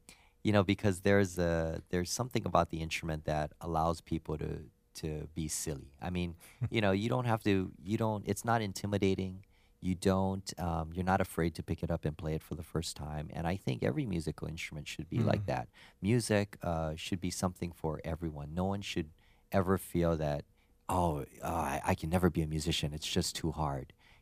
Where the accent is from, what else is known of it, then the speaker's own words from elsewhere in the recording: Hawaii, United States; because I was born and raised in Hawaii. And we don't get a lot of snow there, so this is actually a nice change.